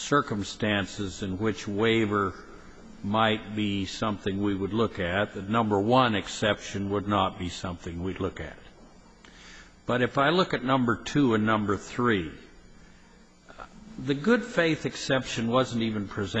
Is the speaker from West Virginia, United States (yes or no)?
no; Idaho, United States; I'm from Idaho, so I'd say this funny.